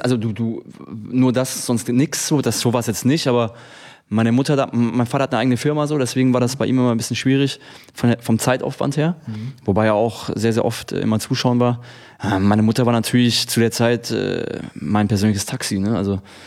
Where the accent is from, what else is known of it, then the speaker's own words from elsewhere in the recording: Friedrichshafen, Baden-Württemberg, Germany; wo ich herkomme, eben vom Bodensee, Friedrichshafen, dann nach Stuttgart gewechselt bin